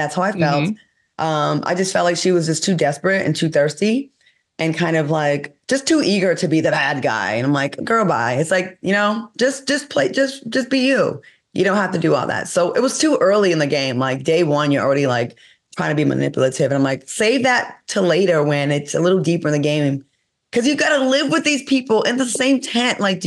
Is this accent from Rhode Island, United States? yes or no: yes; Rhode Island, United States; Jamil is from Connecticut. I'm from Rhode Island.